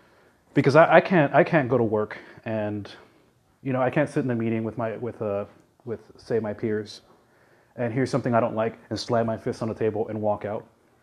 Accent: Miami, Florida, United States; You know, I'll tell them I'm from Miami.

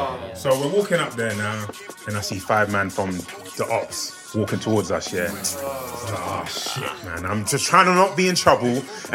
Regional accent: Camden, London, United Kingdom; I grew up in Camden, yeah. I didn't come from an ends like a Hackney or a Brixton or whatever, but it was still active in my ends, yeah.

